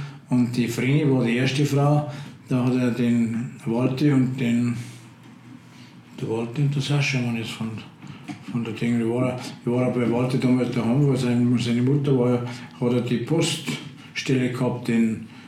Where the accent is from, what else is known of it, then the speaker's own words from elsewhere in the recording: South Africa; Ich bin aus Südafrika, war toll.